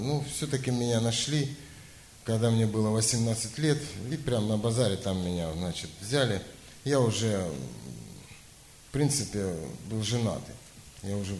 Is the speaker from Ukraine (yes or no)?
yes; Donbas, Ukraine; born there; Родился я на Донбассе.